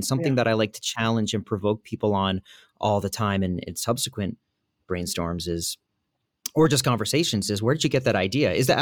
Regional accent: Acton, Massachusetts, United States; So I grew up near Walden Pond, in a town called Acton, Massachusetts, and it's really like the cradle of the American Revolution.

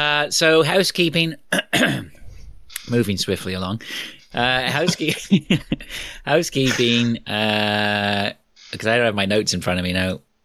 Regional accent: Canada; As a Canadian

